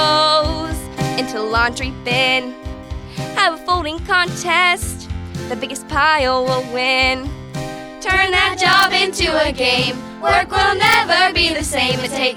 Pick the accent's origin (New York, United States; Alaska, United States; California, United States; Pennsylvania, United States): Pennsylvania, United States; Allegheny Township; I'm from Allegheny Township. I went to Kiski area.